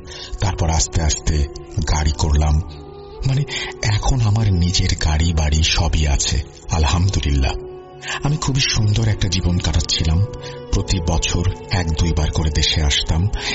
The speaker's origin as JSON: {"language": "Bangla", "town": "Jamalpur", "region": "Mymensingh Division", "country": "Bangladesh", "tie": "born there", "moved": "as an adult", "said": "জামালপুরের ছোট্ট কোনো একটি গ্রামে আমার জন্ম। গ্রামে জন্ম হলেও আমি শুধুমাত্র আমার গ্রামের গণ্ডির মাঝেই থেমে থাকিনি"}